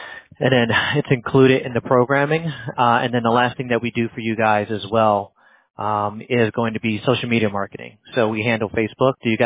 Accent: New Jersey, United States; now in Pennsylvania, United States; An accent? Yeah, no, I'm as plain as it gets. Sorry, I was born and raised in Jersey and live in PA, so it's a mixture of both.

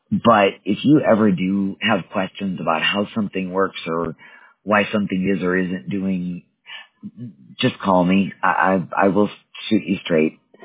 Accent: Wisconsin, United States; now in Colorado, United States; I live in Colorado now, but I grew up in Wisconsin where we had good ice and we did ice fishing.

